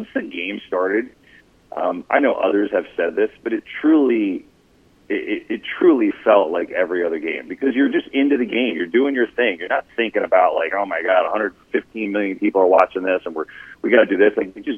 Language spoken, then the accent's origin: English; New Jersey, United States; I grew up in North Jersey, and so my family was Giants fans